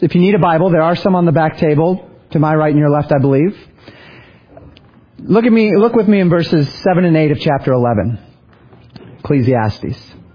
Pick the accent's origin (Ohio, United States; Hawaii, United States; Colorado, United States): Colorado, United States; I grew up in Colorado, that I used to get when I climb one of those mountains.